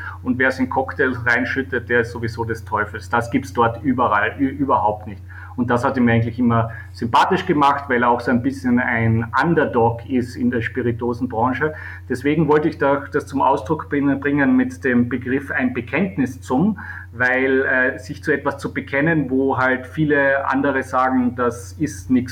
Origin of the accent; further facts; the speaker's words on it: Weissensee, Carinthia, Austria; Das ist der Ort, wo ich aufgewachsen bin und wo ich jetzt mal den Sommer verbringe.